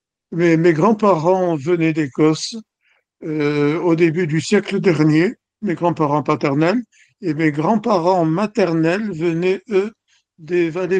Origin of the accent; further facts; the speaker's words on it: Cannes, Provence-Alpes-Côte d'Azur, France; Je suis né à Cannes. Et j'ai vécu à Cannes le temps de mes études primaires et secondaires. Et nous étions, mes parents et moi, membres, je suis fils unique, mes parents et moi étions membres de l'Église réformée de Cannes.